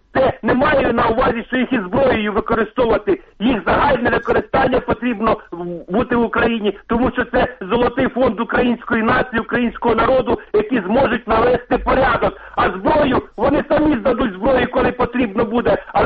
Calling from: Zaporizhzhia, Zaporizhzhia Oblast, Ukraine; Запоріжжя.

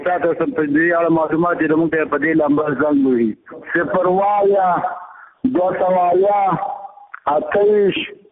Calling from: Jalalabad, Nangarhar, Afghanistan; زه د جلال آباد نه یو خبرې کوم.

